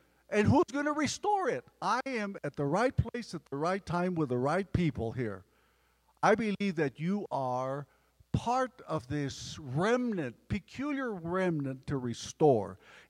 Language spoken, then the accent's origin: English; Texas, United States; I come from Texas, cow country, only to find the real cowboys up here.